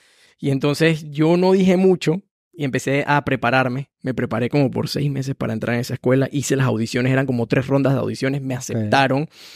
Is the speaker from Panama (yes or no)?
yes; Panama